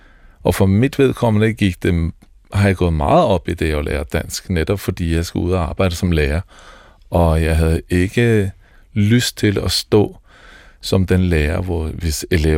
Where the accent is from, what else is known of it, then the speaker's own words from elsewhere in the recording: Oslo, Norway; now in Denmark; Ja, jeg kommer fra Oslo.